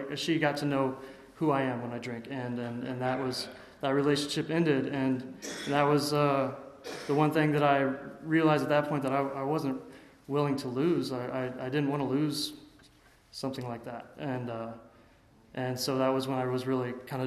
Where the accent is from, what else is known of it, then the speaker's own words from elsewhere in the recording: the South, United States; I come from a religious background. I'm from the South. My family was raised a Methodist